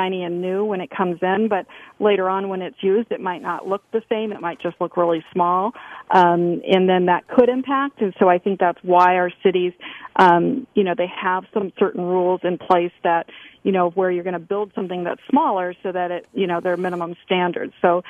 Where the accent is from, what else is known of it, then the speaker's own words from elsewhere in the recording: Minnesota, United States; I came from Minnesota about 5 years ago, lived in a big house, on lots of acreage, and came to Southwest Florida